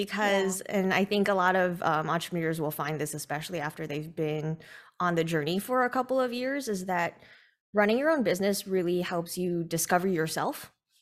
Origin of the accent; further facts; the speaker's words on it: California, United States; moved away as an adult; I grew up in California in the Bay Area, so I was surrounded by Asians. My high school was like 80% Asian when I graduated. And then I moved to Arizona to go to ASU